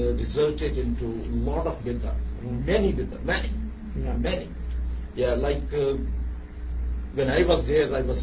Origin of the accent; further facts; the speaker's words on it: Pakistan; I'm basically from Pakistan.